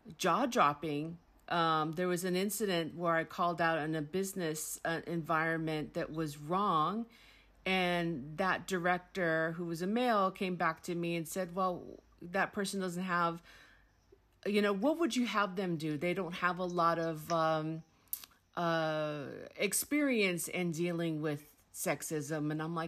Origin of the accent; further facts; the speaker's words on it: United States; now in New Zealand; I think as an American living in New Zealand in particular, it's a bit tougher.